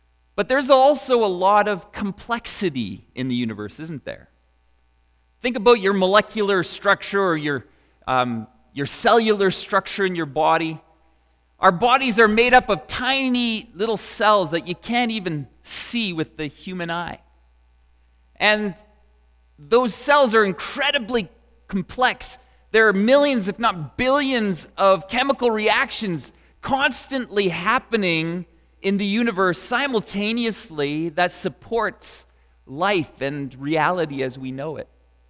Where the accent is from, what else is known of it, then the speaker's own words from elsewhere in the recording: Canada; the fact that we were raised in Canada